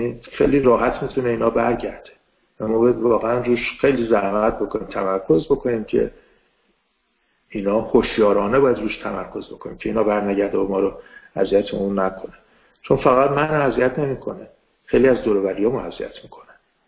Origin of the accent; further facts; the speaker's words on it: Iran; moved away; ولی به سال میلادی سال 78 من اومدم از ایران بیرون